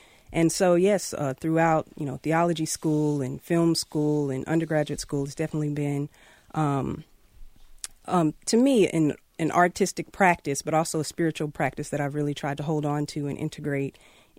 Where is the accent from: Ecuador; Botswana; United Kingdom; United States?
United States; the Carolinas; I grew up in the Black Baptist church tradition in the Carolinas